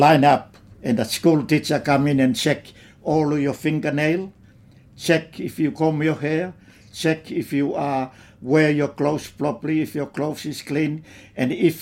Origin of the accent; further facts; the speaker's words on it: Lotofoa, Ha'apai, Tonga; English is a second language; I grew up in Tonga, and in a little island is called Lotofoa. The island is 4 villages, mm-hmm. and it's called Foa, and that's where I grew up.